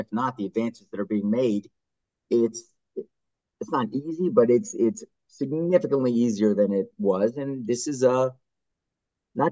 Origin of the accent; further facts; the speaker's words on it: Massachusetts, United States; I'm from Massachusetts